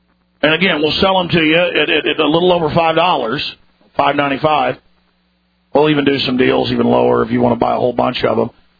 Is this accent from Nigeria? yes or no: no; Dallas, Texas, United States; You know, I grew up in Dallas, Texas, around a lot of the big, fancy preachers.